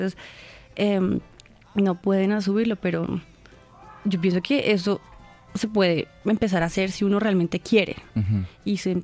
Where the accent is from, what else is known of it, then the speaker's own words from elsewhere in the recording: Colombia; Y ese orgullo de los colombianos que tenemos, de ser, sí, de Colombia como tal.